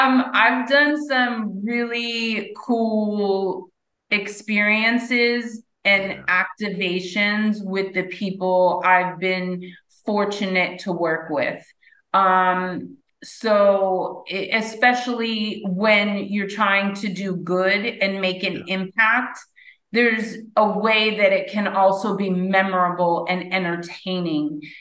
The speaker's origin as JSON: {"language": "English", "town": "Miami", "region": "Florida", "country": "United States", "tie": "born or raised there", "also_born_or_lived": "San Francisco Bay Area", "moved": "as an adult", "lives_now": "Los Angeles, United States", "said": "I was born and raised in Miami, the 305. Proud of it. And I went to college in Northern California and stayed in California pretty much my whole adult life."}